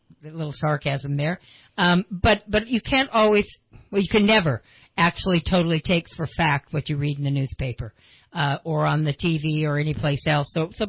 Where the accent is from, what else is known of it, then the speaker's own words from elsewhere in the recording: Idaho, United States; now in Redding, United States; I'm not a native California. I came from Idaho.